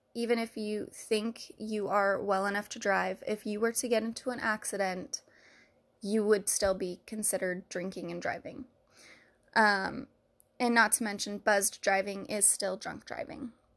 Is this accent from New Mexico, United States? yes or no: no; Washington, United States; This one is the Anderson family in Carnation, Washington, on December 24th, 2007. This is actually my home state.